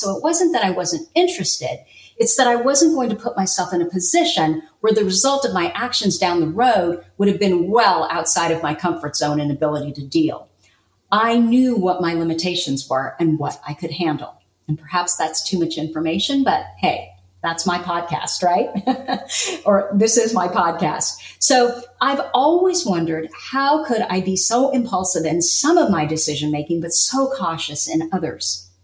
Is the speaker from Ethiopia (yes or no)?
no; San Francisco, California, United States; But we were such city slickers. We came from San Francisco that we did not know that the sound that the Canada geese make is very different than the sound of the bullfrog.